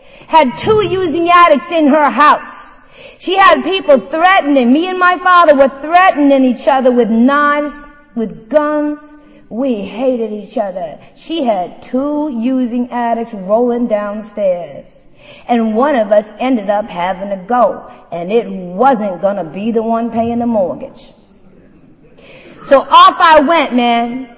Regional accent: Waltham, Massachusetts, United States; I'm from Waltham, Massachusetts, man, and I was born and raised there.

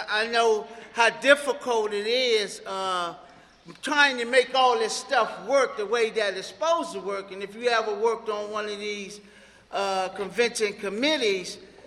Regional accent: Maryland, United States; I'm from the South Potomac area.

